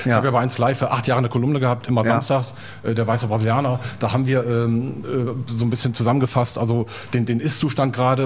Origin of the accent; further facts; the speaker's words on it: Vechta, Lower Saxony, Germany; Also ich komme ja aus Vechta.